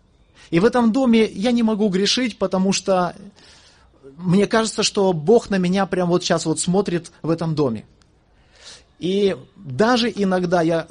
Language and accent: Russian; Kamchatka Krai, Russia; мы жили на Камчатке, я родился на Камчатке, нас привозили детей в Богородск периодически